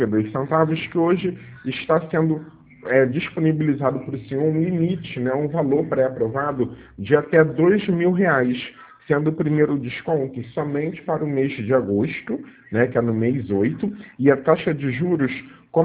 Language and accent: Portuguese; Rio de Janeiro, Brazil; Sou do Rio, sim, Vila Isabel.